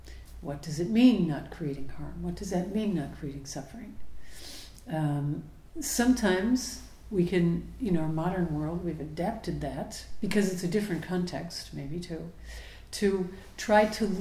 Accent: United States; now in France; Of course, I'm an American cooking a French meal, but I've lived here so long that I'm probably as much French

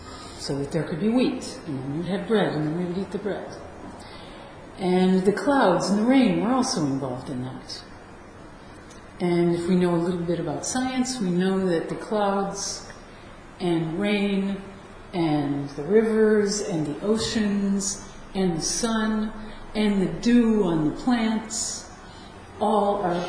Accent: France; English is a second language; I come from France, there are a lot of Portuguese people in France

